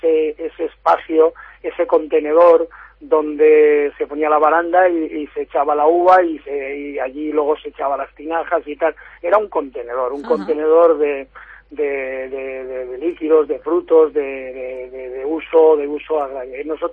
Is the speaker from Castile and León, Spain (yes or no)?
yes; San Esteban del Valle, Castile and León, Spain; Yo soy escultor y vivo en San Esteban, sí, del Valle, y tengo mi taller. Soy de San Esteban del Valle y tengo mi taller en San Esteban del Valle